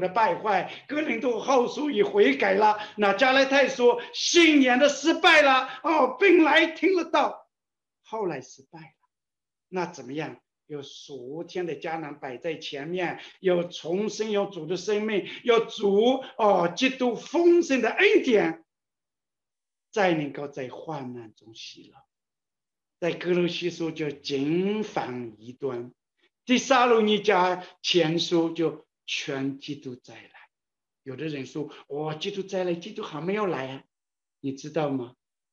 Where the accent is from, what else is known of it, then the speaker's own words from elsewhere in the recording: Wenzhou, Zhejiang, China; 我们温州人